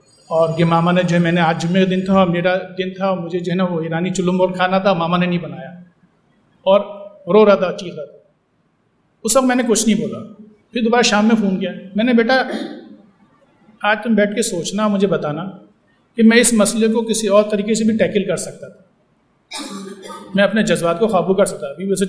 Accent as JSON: {"language": "Urdu", "country": "Pakistan", "said": "آج ہمیں فخر نہیں ہے کہ میں پاکستانی ہوں، مجھے فخر نہیں کہ میں شیعہ ہوں، میں اپنا مذہب چھپاتا ہوں، اپنی ملیت چھپاتا ہوں."}